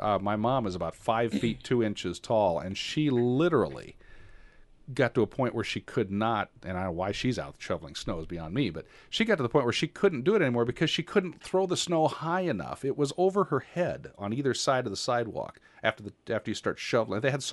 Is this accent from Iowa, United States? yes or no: yes; Dubuque, Iowa, United States; My family, I'm from Dubuque, and most of my family still lives there.